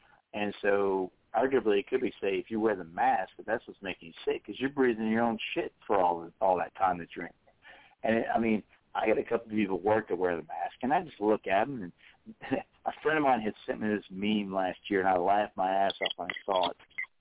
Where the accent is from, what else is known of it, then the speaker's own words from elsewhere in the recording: Dayton, Ohio, United States; Because, you know, I was born and raised in Dayton and even graduated from a Dayton high school.